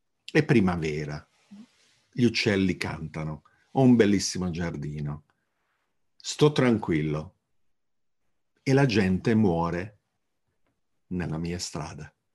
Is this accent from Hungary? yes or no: yes; Hungary; Io sono cresciuto in Ungheria a pane, salame ungherese e fantascienza.